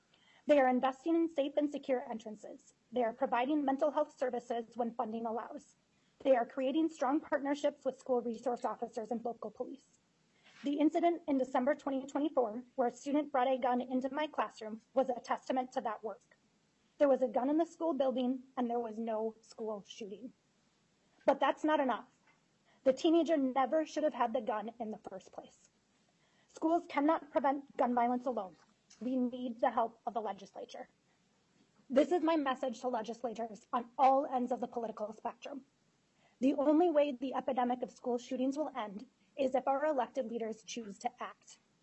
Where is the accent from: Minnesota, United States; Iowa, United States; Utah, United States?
Minnesota, United States; Mankato; I am from Mankato, Minnesota.